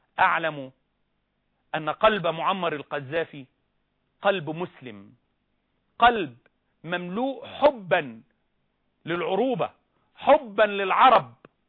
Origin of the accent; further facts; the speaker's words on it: Egypt; أناديك وأناشدك وأنا مصري فقير مسكين